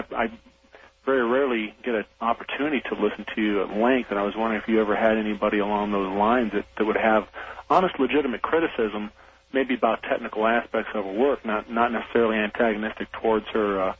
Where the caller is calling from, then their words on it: Phoenix, Arizona, United States; I'm calling from Phoenix, Arizona.